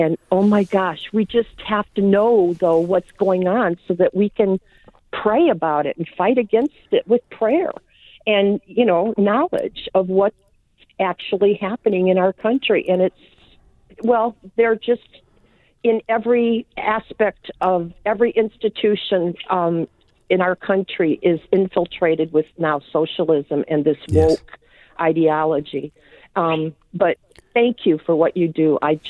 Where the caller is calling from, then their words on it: Conroe, Texas, United States; Hi, I'm from Conroe.